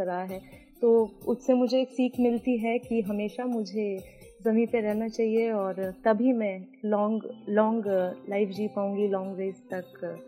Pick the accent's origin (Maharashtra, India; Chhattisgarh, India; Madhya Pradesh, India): Madhya Pradesh, India; Seoni; First of all तो मैं MP से बिलोंग करती हूँ। एमपी में एक छोटा सा स्मॉल टाउन है सिवनी, मध्य प्रदेश, सिवनी गोपालगंज, वहाँ मेरा बॉर्निंग ब्रॉटअप हुआ था